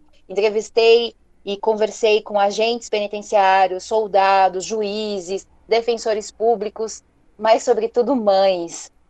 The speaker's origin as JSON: {"language": "Portuguese", "region": "São Paulo", "country": "Brazil", "tie": "born there", "said": "sou filha da dona Cida e do seu Antônio Carlos, nasci em São Paulo"}